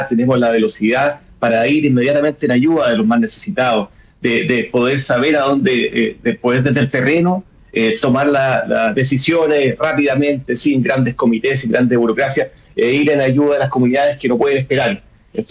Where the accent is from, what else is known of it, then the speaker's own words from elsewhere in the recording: Chile; a esta comunidad que somos los chilenos, que nos queremos y queremos tener un mejor país